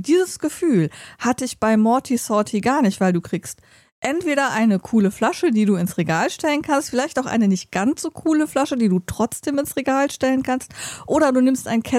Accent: Germany; Wir sind halt Deutsche, wir mögen sammeln und sortieren.

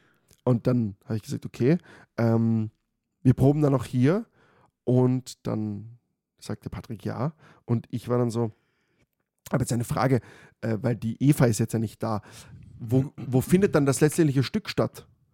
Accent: Austria; ist der Österreicher, wie man uns halt kennt.

